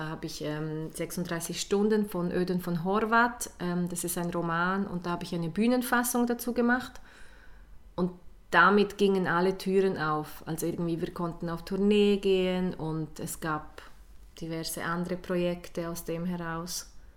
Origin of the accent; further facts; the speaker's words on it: Graubünden, Switzerland; accent: Bündnerdeutsch; ich habe keinen Akzent, wenn ich Bündnerdeutsch spreche. Ich bin Bündnerin, ich bin dort eigentlich aufgewachsen. Ich war dort in diversen Vereinen.